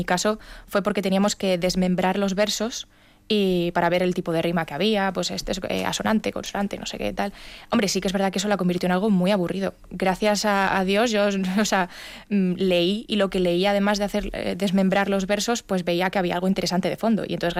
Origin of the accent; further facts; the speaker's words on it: Spain; soy joven, soy española y escribo poesía.